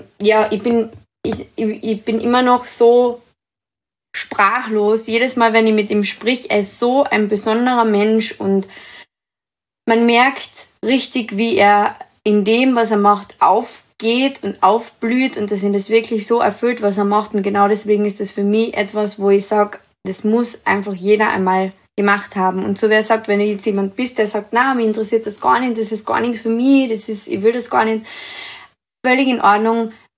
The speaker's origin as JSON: {"language": "German", "region": "Carinthia", "country": "Austria", "said": "ich bin aus Österreich, aus Kärnten."}